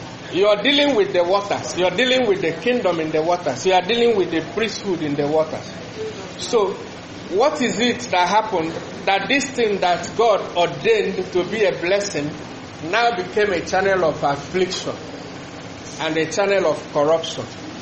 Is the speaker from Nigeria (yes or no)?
yes; Imo, Nigeria; I'm from Imo State, Imo River.